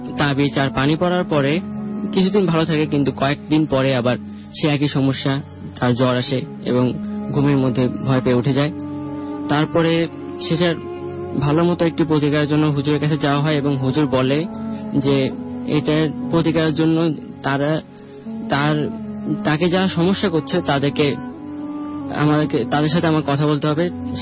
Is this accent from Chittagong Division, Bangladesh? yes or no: yes; Chittagong, Chittagong Division, Bangladesh; চট্টগ্রাম থেকে এসেছি আমি।